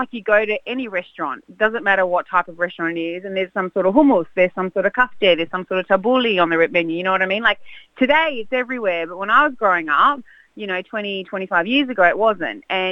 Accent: Adelaide, South Australia, Australia; born there; So I was born here in Australia, in Adelaide. Parents were both migrants from Lebanon, so they came here in the 70s.

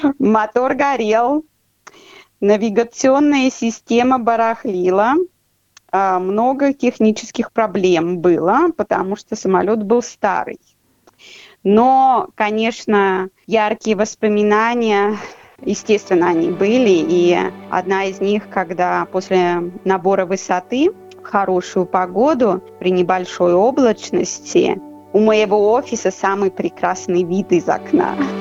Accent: Ivanovo, Ivanovo Oblast, Russia; Могу сказать, что родилась я в деревне Иваново, Ивановской области. Выросла в Иваново, город невест.

